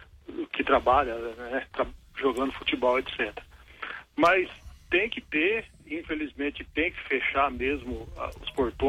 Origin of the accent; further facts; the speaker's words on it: Alto Alegre, São Paulo, Brazil; Eu sou de Alto Alegre, interior de São Paulo.